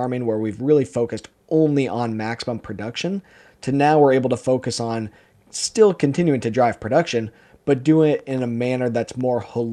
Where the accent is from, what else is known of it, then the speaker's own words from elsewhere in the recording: United States; And as American farmers, we're extremely good at producing corn and soybeans and our other commodities